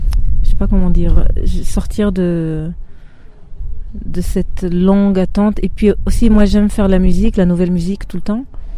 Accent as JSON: {"language": "French", "country": "Israel", "tie": "born or raised there", "first_language": "Hebrew", "second_language": "French", "moved": "yes", "said": "L'hébreu, c'était mon langage, on va dire, de tous les jours, parce que j'ai grandi en Israël. Et donc, c'est que quand j'ai quitté Israël"}